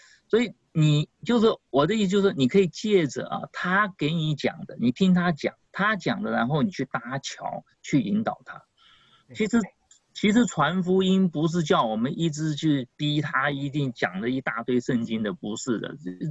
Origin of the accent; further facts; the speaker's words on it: China; 这个我们中国人